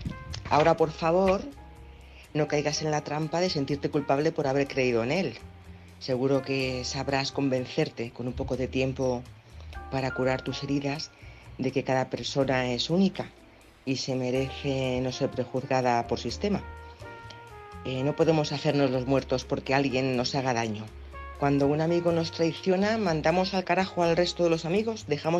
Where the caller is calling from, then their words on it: Madrid, Community of Madrid, Spain; de Madrid.